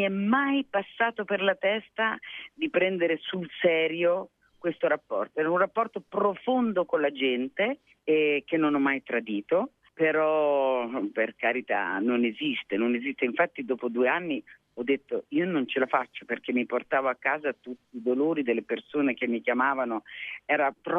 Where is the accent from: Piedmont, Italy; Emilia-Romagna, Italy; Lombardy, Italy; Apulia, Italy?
Emilia-Romagna, Italy; sono emiliana